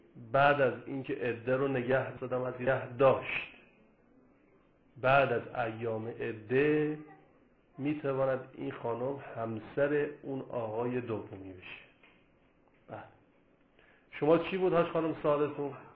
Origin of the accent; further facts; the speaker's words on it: Iran; moved away as an adult; من 7 هفته قبل از ایران اومدم